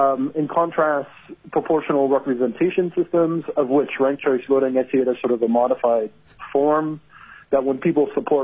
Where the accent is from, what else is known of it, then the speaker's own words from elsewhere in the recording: Canada; I am Canadian, and maybe as a side note to start